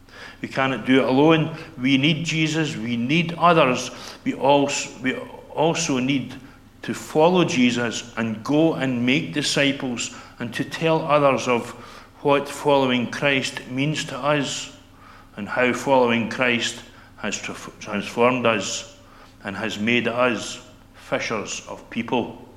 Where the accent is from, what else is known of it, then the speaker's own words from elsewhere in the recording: Rothesay, Scotland, United Kingdom; I come from Rothsay in the island of Bute, where I had lived for 52 years up until the end of last October, until my wife and I moved to Aberdeenshire.